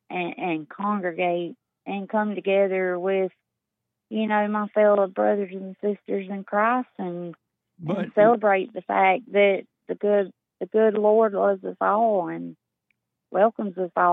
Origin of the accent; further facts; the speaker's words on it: North Carolina, United States; I grew up on the East Coast, North Carolina.